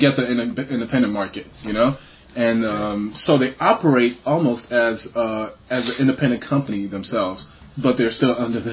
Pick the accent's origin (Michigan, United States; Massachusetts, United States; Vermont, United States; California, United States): Michigan, United States; Yeah, growing up in Michigan, I went to school in Michigan, and all the theater kids was either New York or Chicago